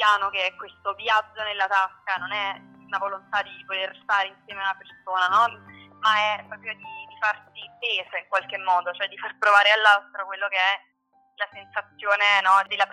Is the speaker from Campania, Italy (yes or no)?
yes; Campania, Italy; a Portici, nella mia terra, in Campania